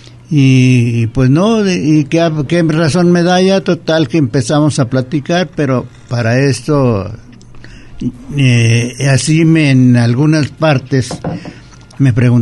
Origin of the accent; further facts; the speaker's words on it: Colotlán, Jalisco, Mexico; soy de Colotlán, de las famosas tilicas.